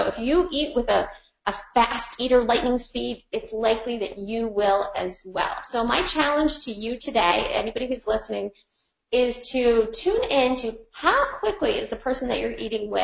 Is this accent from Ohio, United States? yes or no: yes; Ohio, United States; I'm from Ohio, so as you can imagine, we were very like meat and potato states.